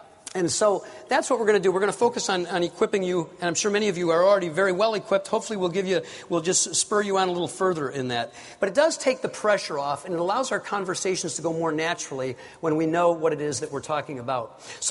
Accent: Warren, United States; But what happened to me was I grew up here. I live in Ohio now, but I grew up in Warren, not far from here.

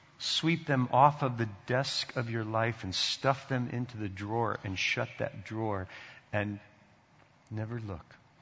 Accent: Canton, Ohio, United States; born there; I was born in Canton, Ohio. That's the cradle of football. That's the nursery of the NFL. The hospital in which I was born is across the street from the Football Hall of Fame. In my town, every newborn boy went home from the hospital with a football.

